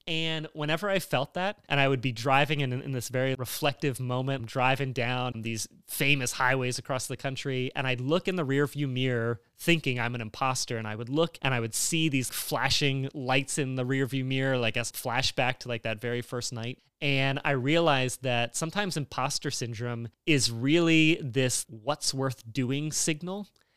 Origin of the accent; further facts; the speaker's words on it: State College, Pennsylvania, United States; And we're leaving from State College, right? That was my hometown.